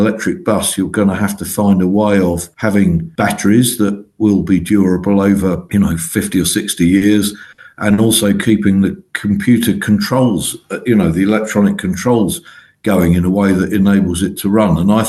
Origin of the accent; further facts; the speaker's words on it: Ealing, London, United Kingdom; because I grew up in Ealing